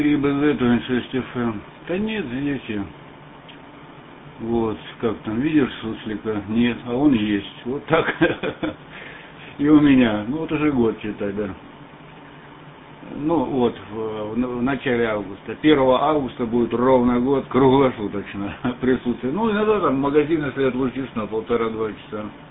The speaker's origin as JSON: {"language": "Russian", "town": "Pyatigorsk", "region": "Stavropol Krai", "country": "Russia", "lives_now": "Belgium", "said": "Ставрополье, Каменноводы, Пятигорск. Вот, мы сейчас из Бельгии"}